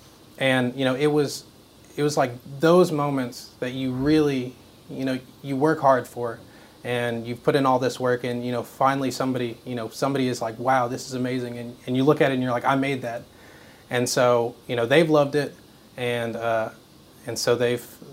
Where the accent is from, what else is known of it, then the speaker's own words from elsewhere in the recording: Johnson City, Tennessee, United States; Yeah, so since I am from Johnson City, there was ETSU and Milligan out there.